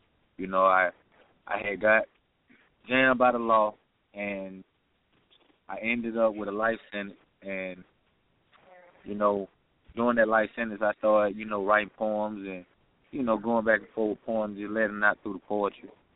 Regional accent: Atlanta, Georgia, United States; I'm from Atlanta.

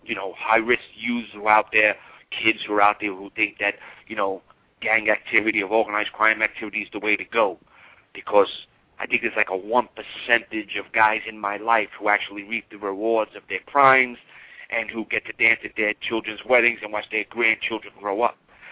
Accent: Brooklyn, New York, United States; In the area where I grew up in Brooklyn, New York, organized crime is in the fabric of society there, okay?

